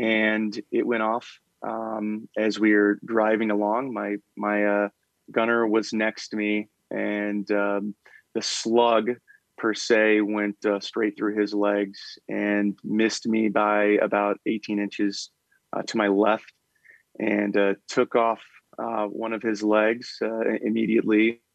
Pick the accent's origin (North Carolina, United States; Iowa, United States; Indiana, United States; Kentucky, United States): Iowa, United States; Ottumwa; So growing up in Ottumwa, in between actually getting out of, I think, Ranger school and then going straight to my unit to deploy